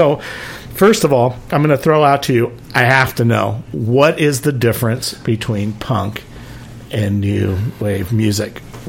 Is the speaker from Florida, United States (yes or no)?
no; Whittier, California, United States; We grew up together in Whittier, and he's been playing guitar forever.